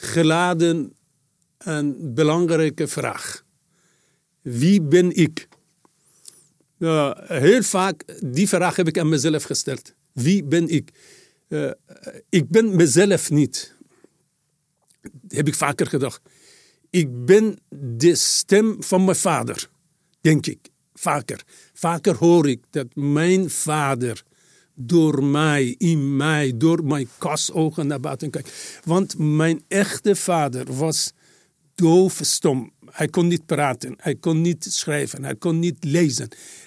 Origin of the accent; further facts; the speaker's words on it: Farahan, Markazi, Iran; En Farahani is de plek waar ik vandaan kom.